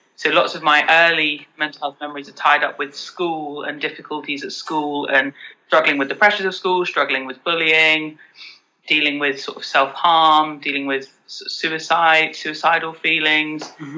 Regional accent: London, United Kingdom; we're from London

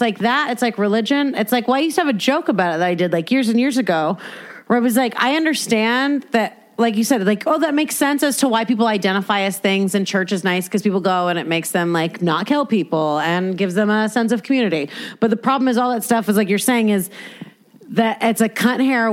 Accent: California, United States; born there; Oh, I was born here. So I'm a Californian.

